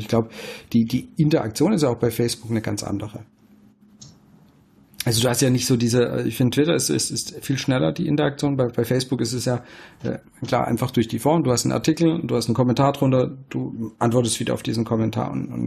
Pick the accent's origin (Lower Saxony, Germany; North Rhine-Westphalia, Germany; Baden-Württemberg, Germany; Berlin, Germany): Baden-Württemberg, Germany; Ich als Schwabe, verdammt, ich bin im Arsch.